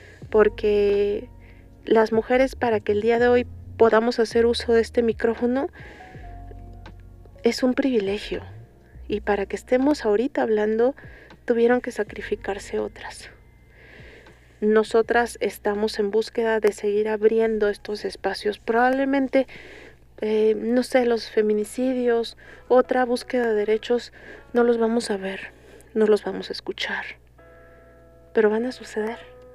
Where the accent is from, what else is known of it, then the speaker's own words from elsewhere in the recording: Mixteca, Mexico; yo soy de la Mixteca.